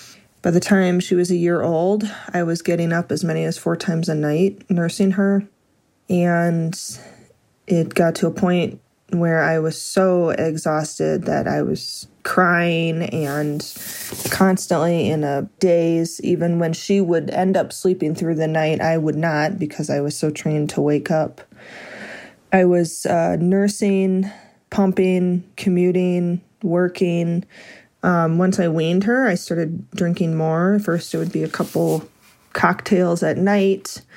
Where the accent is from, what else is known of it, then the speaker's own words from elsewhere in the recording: Idaho, United States; I'm from Idaho.